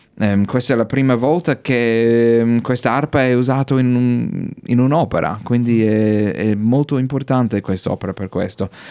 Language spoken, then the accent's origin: Italian; Australia; Italian is a second language; moved away; sono australiano, questa è la mia prima volta per dirigere in Australia, nel mio paese. Era dopo 20 anni fuori